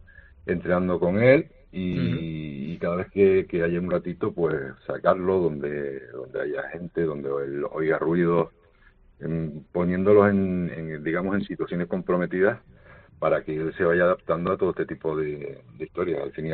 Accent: Canary Islands, Spain; pues como canarios que somos, pues hemos apostado por ello y defenderlo hasta la muerte

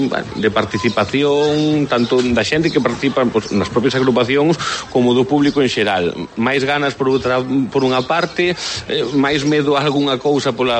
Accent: Vilalba, Galicia, Spain; se hai que chamar algún da miña terra de Vilalba ou de outros lados

